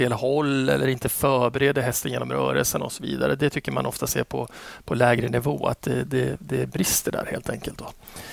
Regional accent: Östersund, Jämtland County, Sweden; Östersund.

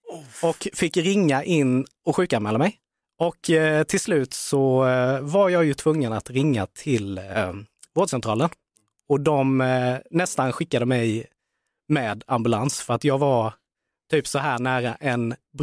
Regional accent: Värnamo, Jönköping County, Sweden; Där jag är ifrån.

